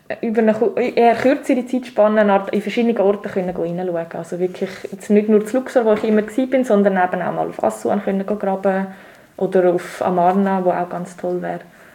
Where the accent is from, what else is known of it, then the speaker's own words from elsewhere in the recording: Switzerland; Also bei uns in der Schweiz erhalten sich jetzt im normalen Boden, wie jetzt eben in Basel, natürlich kaum Textilien oder nur sehr wenige Hinterlassenschaften.